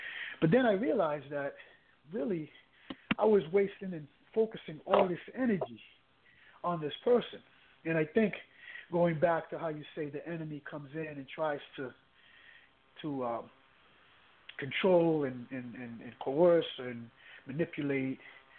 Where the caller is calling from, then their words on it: San Diego, California, United States; calling from California, San Diego.